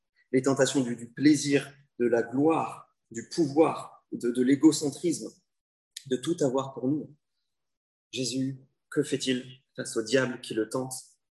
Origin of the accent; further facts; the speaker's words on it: France; je suis français